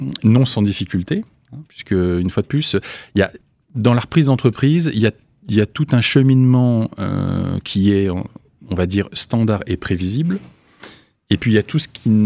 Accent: Contrexéville, Grand Est, France; also born or lived in Vittel / Nancy; je suis d'origine lorraine et fier de l'être puisque voilà je suis né à Vitel, j'ai grandi à Contrex

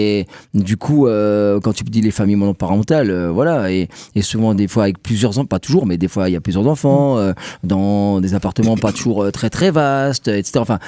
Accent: Grand Est, France; en grandissant au Champ-le-Bœuf, on était toujours dehors

